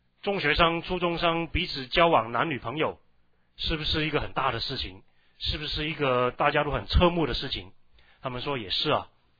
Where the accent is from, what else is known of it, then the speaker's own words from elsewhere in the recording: Guangdong, China; 我们广东人叫做拍拖，拍拖手拉手。